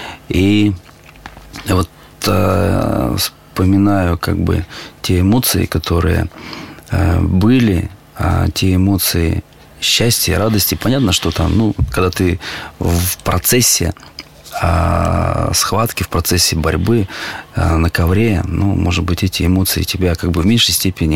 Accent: Perm, Perm Krai, Russia; тех ребят, которые приехали поддержать меня из моего родного города Перми

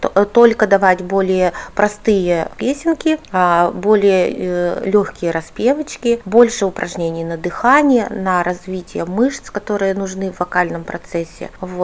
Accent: Perm, Perm Krai, Russia; Да, я пермячка, да.

